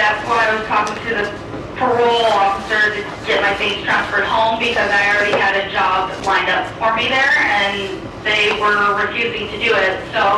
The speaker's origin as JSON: {"language": "English", "town": "Yuma", "region": "Arizona", "country": "United States", "said": "I'm not from here, I'm from Yuma, Arizona"}